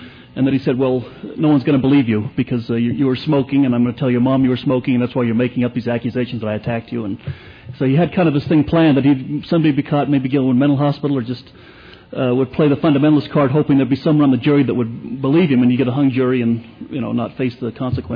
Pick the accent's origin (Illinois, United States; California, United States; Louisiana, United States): California, United States; I'm from California.